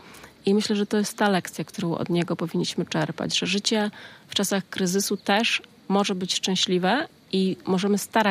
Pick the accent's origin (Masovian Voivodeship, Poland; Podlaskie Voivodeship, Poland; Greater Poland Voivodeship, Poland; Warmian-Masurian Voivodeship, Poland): Podlaskie Voivodeship, Poland; Białystok; Jestem białostoczanką od wielu pokoleń z rodzin miejskich.